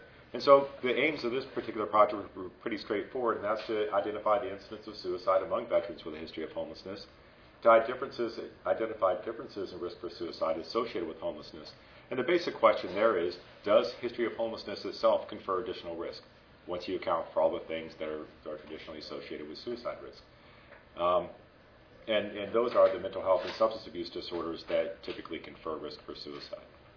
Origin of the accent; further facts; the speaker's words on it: East Coast, United States; So fortunately, I'm from the East Coast, and I speak fast anyway